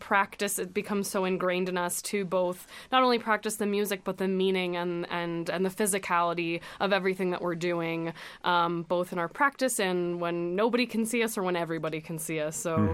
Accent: Petaluma, California, United States; So originally I'm from Petaluma, California

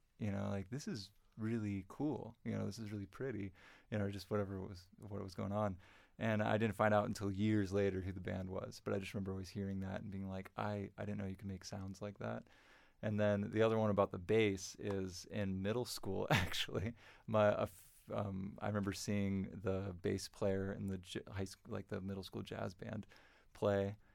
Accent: Florida, United States; because I'm from North Florida and there wasn't really much going on in North Florida.

